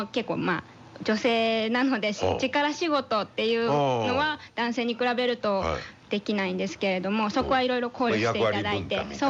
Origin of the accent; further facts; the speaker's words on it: Akashi, Hyogo, Japan; 地元は明石になるんですけども。